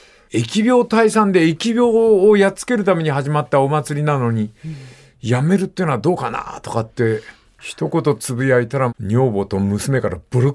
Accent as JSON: {"language": "Japanese", "town": "Kuwana", "region": "Mie", "country": "Japan", "tie": "born or raised there", "said": "三重県桑名市に香奈さんのお墓があると言われておりましたが、はい、その地名、私のふるさとです。"}